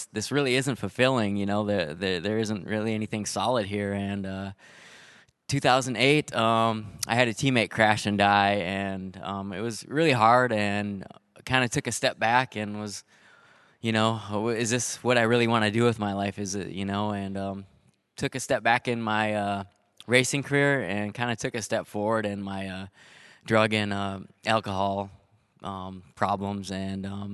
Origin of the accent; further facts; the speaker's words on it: Kindred, North Dakota, United States; I grew up in the area here. I grew up in Kindred, just south of town here.